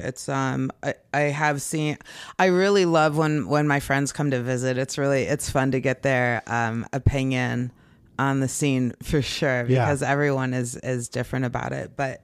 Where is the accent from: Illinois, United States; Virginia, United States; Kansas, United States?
Kansas, United States; Kansas City; I grew up in Kansas City, started comedy while I was teaching here in Chicago, and then moved to New York after I quit teaching.